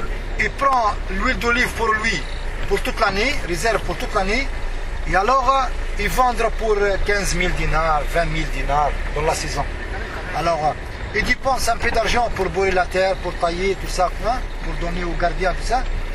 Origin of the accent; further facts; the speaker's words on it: Tunisia; Chez nous en Tunisie, si tu veux mettre quelqu'un là un peu de sous, il y en a beaucoup qui profitent de ça.